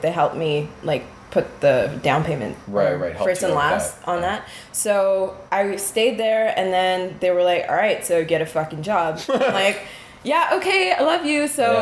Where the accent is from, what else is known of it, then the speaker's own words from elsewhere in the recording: Quebec, Canada; First of all, I'm from Quebec, so I came here.